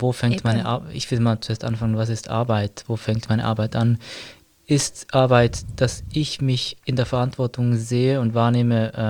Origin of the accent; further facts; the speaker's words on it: Zurich, Switzerland; bin aus Zürich und bewege mich in den Feldern von Bewegung, Körper und Spiritualität schon seit langer Zeit